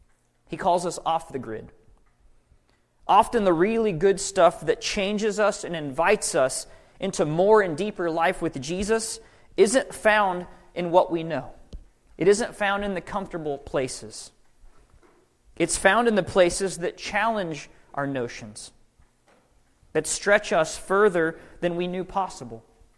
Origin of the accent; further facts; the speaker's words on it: Midwest, United States; also born or lived in Kansas; I grew up in the Midwest. You know, I lived in Iowa and Kansas my whole life.